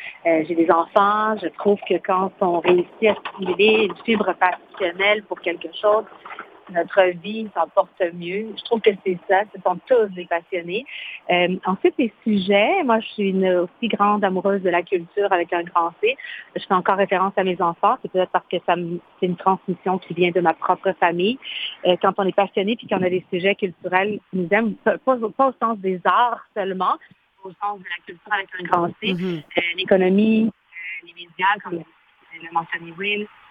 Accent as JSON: {"language": "French", "region": "Quebec", "country": "Canada", "accent": "Québécois", "first_language": "Spanish", "second_language": "French", "said": "Moi, ma langue maternelle, c'est l'espagnol. Alors, j'ai appris le français en parlant espagnol à la maison. C'est sûr que quand j'arrive au Chili dans ma famille, ils trouvent que j'ai un accent québécois."}